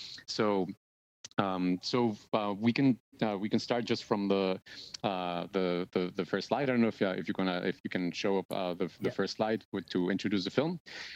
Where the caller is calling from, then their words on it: Davis, California, United States; So I'm beaming in from UC Davis.